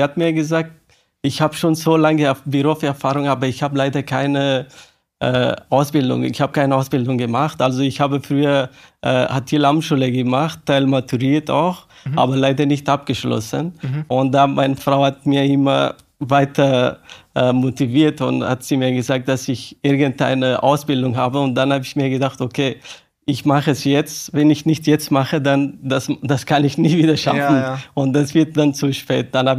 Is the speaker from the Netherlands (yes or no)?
no; Afghanistan; now in Austria; ich bin 40 Jahre alt. Ursprünglich komme ich aus Afghanistan, lebe ich über 20 Jahre in Österreich